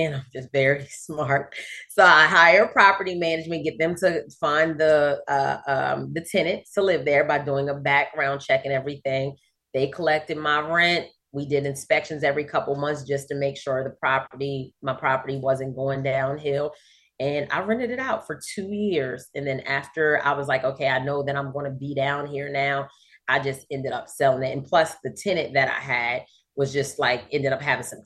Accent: Maryland, United States; because my salon was in Maryland. I'm from Maryland.

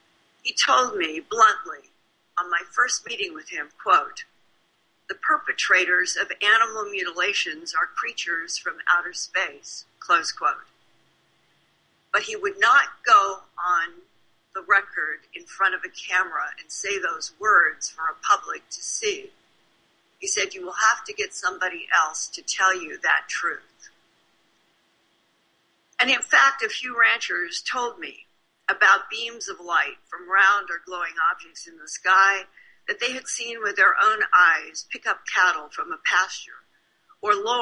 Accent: Boise, Idaho, United States; I grew up in Boise, Idaho, where my father … was director of aeronautics.

